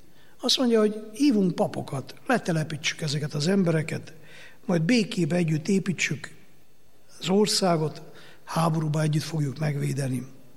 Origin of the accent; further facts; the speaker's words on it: Transylvania, Romania; én, mint erdélyi szerzetes